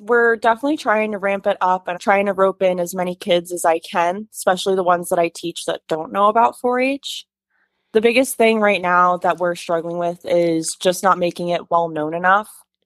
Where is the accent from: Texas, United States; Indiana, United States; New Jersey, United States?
New Jersey, United States; Howell; I was from Howell, so I was very close to Sunrise, but I moved over here, and I love it.